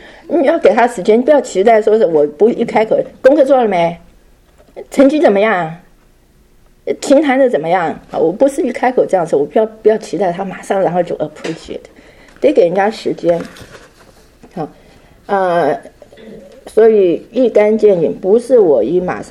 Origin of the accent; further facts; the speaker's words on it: China; 有时候我们中国人哈，对